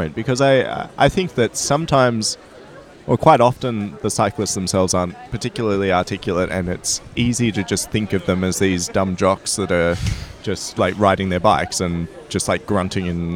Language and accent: English; Melbourne, Victoria, Australia; I'm from Melbourne.